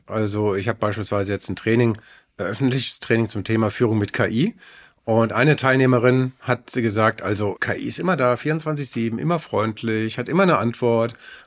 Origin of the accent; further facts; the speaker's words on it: Frankfurt, Hesse, Germany; in meinem Fall als geborener Frankfurter und der in Frankfurt groß geworden ist